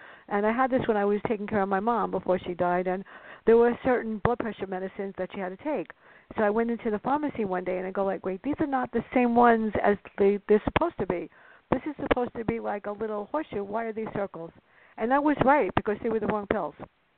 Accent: Bronx, New York, United States; You know, growing up in the Bronx, you have to be more alert, especially the South Bronx like I did.

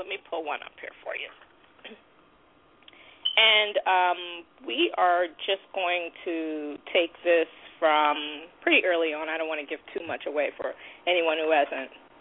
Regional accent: Boston, Massachusetts, United States; moved away; You know, I grew up in Boston, but, you know, I fled.

